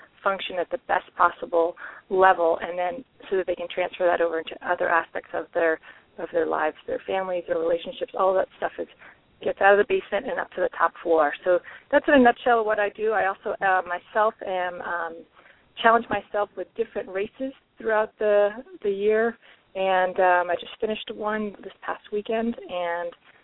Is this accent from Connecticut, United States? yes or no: yes; Connecticut, United States; I grew up in Connecticut, and I was always involved in sports